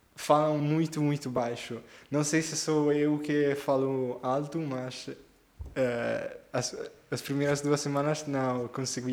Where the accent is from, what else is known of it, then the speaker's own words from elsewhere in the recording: Italy; Portuguese is a second language; para mim que sou italiano tenho esta ideia de comer todos juntos